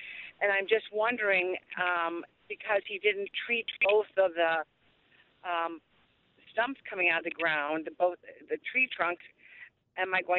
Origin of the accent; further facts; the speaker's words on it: Chicago, Illinois, United States; now in Door County, United States; because we're from Chicago, but now we live in Door County